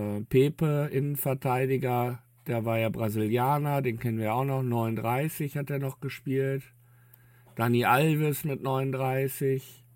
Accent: Bielefeld, North Rhine-Westphalia, Germany; Also die Geschichte ist aus meiner Heimatstadt, aus Bielefeld

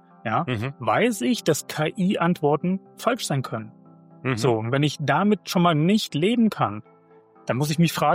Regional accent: Hesse, Germany; ich komme aus Mittelhessen, also mitten in Deutschland drinne, bin hier groß geworden

